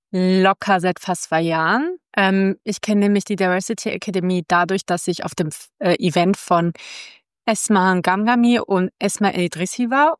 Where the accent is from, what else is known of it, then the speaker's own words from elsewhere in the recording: Germany; wir sind ja beide aus Deutschland